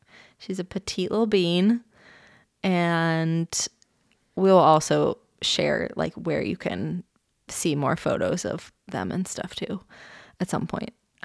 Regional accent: California, United States; We're from the Bay Area originally. We've been here about 6 years.

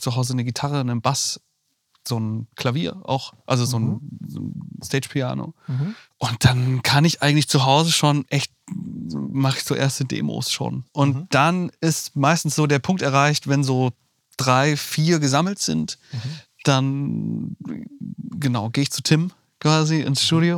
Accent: Thuringia, Germany; Aus Thüringen eigentlich.

